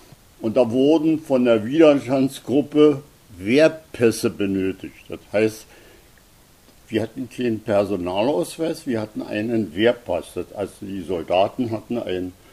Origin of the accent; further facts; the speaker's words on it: Berlin, Germany; ich war der als Berliner der Mittelpunkt.